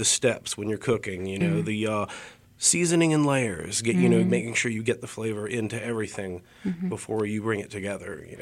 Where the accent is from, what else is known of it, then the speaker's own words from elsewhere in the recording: Mobile, Alabama, United States; also born or lived in Europe; I grew up a little bit all over earlier in life in Europe, mm-hmm. and then here in Mobile, a little in many other states also as well, but mainly here in Mobile. Went to school at Murphy.